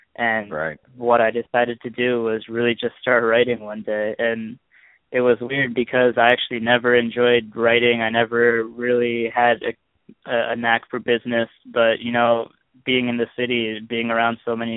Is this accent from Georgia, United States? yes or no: no; Lewistown, Pennsylvania, United States; So I was born in a pretty small town in central Pennsylvania, Lewistown, Pennsylvania. And I grew up there, born and raised there for 18 years, actually.